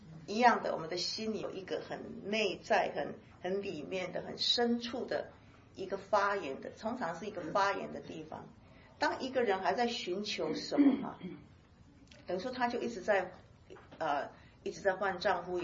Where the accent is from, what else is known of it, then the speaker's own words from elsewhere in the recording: Taiwan; 你台湾人，我也是台湾人